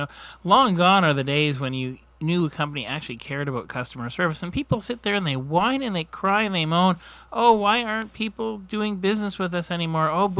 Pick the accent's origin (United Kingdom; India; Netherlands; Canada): Canada; now in United States; speaking as a Canadian, anything that we Canadians try